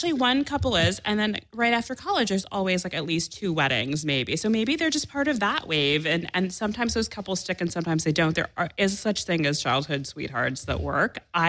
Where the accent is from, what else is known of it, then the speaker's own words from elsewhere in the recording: New York, United States; Yes, I'm from New York.